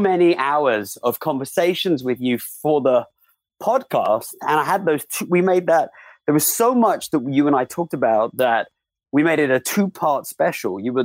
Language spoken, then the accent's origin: English; United Kingdom; now in United States; I'm a kind of a strange, like I'm a Brit, but I'm live more time in America.